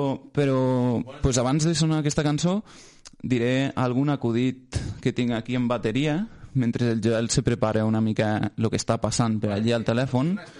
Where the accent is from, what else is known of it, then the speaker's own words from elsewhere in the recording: Lleida, Catalonia, Spain; som de Lleida. Que d'altra banda, enfront de la gent de Barcelona, com a mínim nosaltres acabem les paraules bé. Vull dir que no acabem sempre amb la A, no tot sona igual.